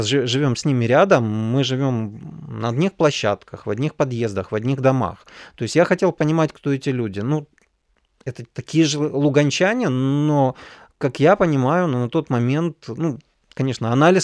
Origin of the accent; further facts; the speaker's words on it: Luhansk, Luhansk Oblast, Ukraine; born there; Я говорю, да я свій, я типу луганчанин.